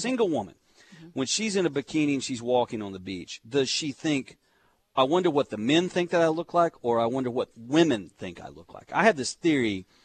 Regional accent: Van Buren, Arkansas, United States; Growing up in Van Buren, you know, you didn't have a lot of Muslims back in the 70s in Van Buren.

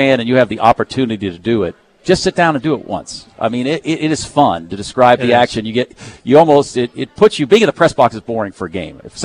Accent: Pittsburgh, Pennsylvania, United States; growing up in Pittsburgh, you kind of are your style is almost sometimes to the guy you listen

